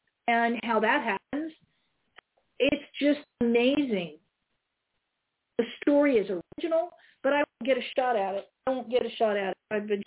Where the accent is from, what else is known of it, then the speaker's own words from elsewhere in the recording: Canada; I'm from Canada, long, long, long time ago.